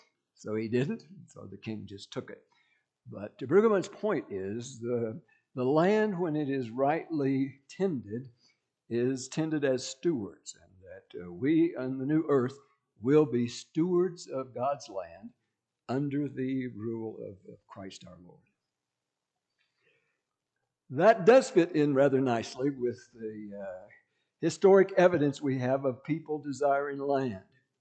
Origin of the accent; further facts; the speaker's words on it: Colorado, United States; I was born in Colorado Springs and grew up on the High Plains